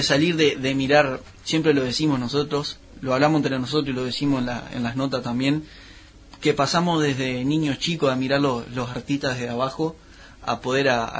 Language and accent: Spanish; Sarandí Grande, Florida, Uruguay; yo soy de Sarandí Grande